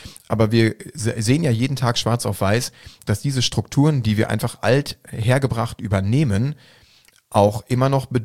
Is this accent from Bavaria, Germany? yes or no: no; North Rhine-Westphalia, Germany; ich komme aus dem Ruhrgebiet, ich mache das jetzt einfach mal, ne?